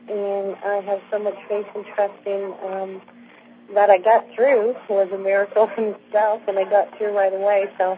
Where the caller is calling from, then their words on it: Nova Scotia, Canada; I'm actually calling from Nova Scotia, Canada.